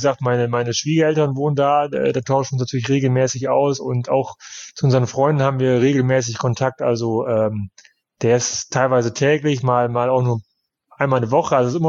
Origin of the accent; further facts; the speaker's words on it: Osnabrück, Lower Saxony, Germany; born there; Ja, das ist natürlich meine Geburtsstadt und meine Verwandtschaft wohnt dann noch.